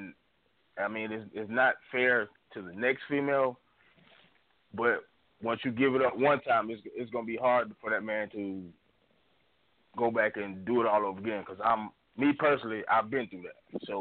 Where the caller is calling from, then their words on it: South Carolina, United States; I'm calling from South Carolina.